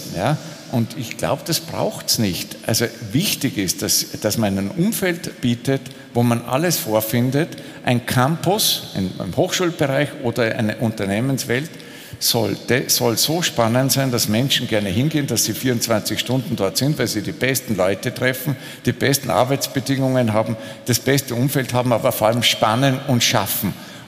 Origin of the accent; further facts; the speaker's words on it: Austria; sagt man bei uns in Österreich